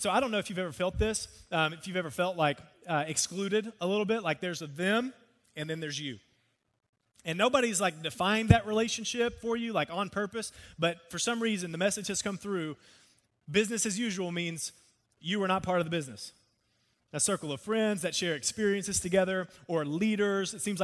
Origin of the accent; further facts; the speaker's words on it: Texas, United States; also born or lived in Shreveport, Louisiana; I grew up in Texas. I am a Texan. This is the place where I was born and raised, and born actually in Shreveport, Louisiana